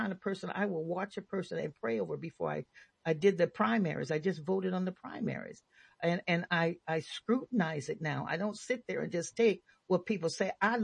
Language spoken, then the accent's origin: English; California, United States; I'm coming over because I'm struggling here in as a Californian, okay?